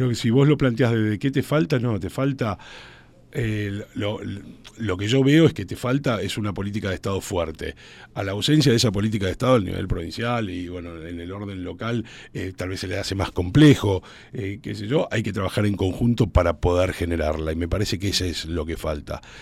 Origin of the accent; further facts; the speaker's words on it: Puerto San Julián, Santa Cruz, Argentina; yo soy patagónico, soy de Puerto San Julián